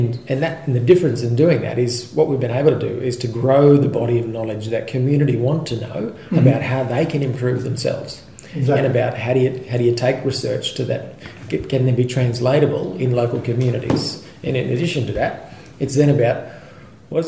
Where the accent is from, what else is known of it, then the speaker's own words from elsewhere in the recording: Cherbourg, Queensland, Australia; I'm Goongri from Western Queensland, but I grew up down at Cherbourg.